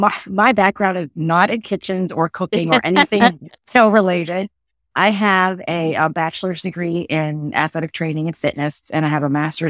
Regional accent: Puerto Rico; moved away as an adult; now in United States; Well, so I'm from Puerto Rico.

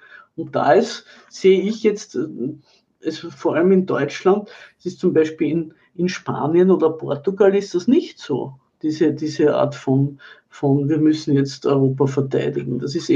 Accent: Austria; Also bei uns in Österreich, wie gesagt, ist sie nie abgeschafft.

